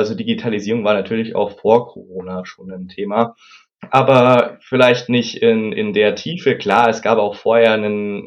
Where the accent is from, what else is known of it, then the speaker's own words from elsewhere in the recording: Munich, Bavaria, Germany; Ich bin 26 Jahre alt. Ich komme aus München